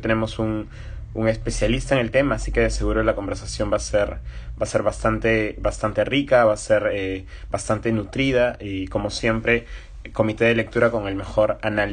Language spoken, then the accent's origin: Spanish; Piura, Peru; nuestros apellidos ambos son norteños. La familia de Andrés es de Tumbes y yo soy de Piura.